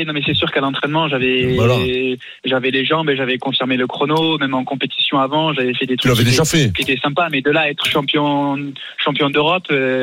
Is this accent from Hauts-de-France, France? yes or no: no; Agen, Nouvelle-Aquitaine, France; Agen. Précisément Preissas.